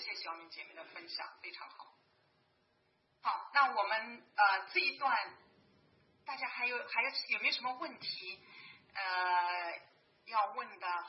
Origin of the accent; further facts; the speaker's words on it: China; 这好像跟我们中国人有点不太一样啊。